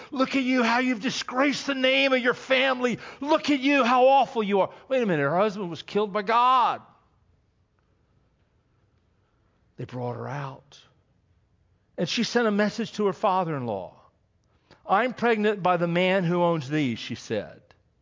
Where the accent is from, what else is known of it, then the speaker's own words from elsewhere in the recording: North Carolina, United States; also born or lived in New York; I was raised in Eastern North Carolina.